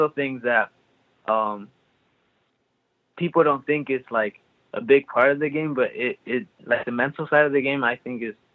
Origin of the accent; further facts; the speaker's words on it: Los Angeles, California, United States; Yeah, I grew up in South Central LA.